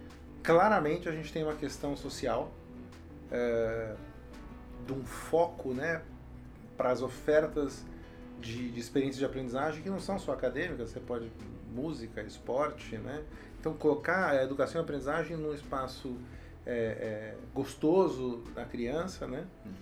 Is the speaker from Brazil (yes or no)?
yes; São Paulo, Brazil; eu brinco, eu sou de São Paulo, né?